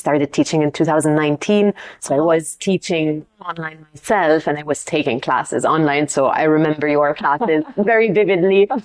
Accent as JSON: {"language": "English", "town": "Rome", "region": "Lazio", "country": "Italy", "tie": "born or raised there", "second_language": "English", "moved": "as an adult", "lives_now": "Brussels, Belgium", "said": "So I was born in Rome. So I'm Italian. I lived there for about 25 years of my life. And then, you know, for studies, work, etc., I moved a little bit around. And in 2012, I ended up in Brussels."}